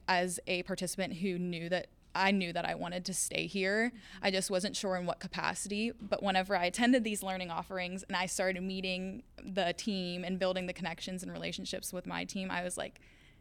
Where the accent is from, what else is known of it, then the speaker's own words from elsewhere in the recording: Pittsburgh, Pennsylvania, United States; Obviously, coming down to Florida, I'm from Pittsburgh, Pennsylvania, so me coming here was definitely a big step.